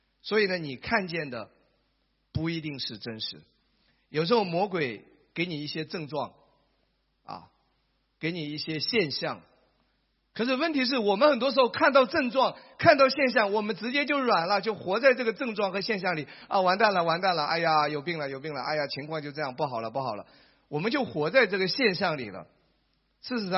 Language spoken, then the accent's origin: Chinese; China; 我们中国人有一句话叫什么？眼见为实，眼见为实。